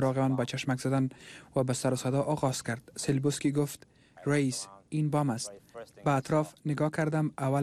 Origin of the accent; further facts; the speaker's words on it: Afghanistan; من که متولد و بزرگ شده افغانستان هستم